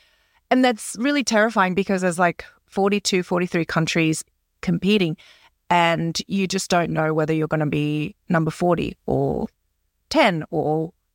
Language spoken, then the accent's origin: English; Australia; And I'm like, okay, I guess I'm Australian.